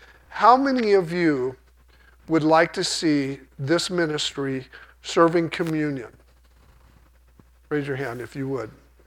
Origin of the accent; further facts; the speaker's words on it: Sacramento, California, United States; especially I grew up in Sacramento area, but San Francisco.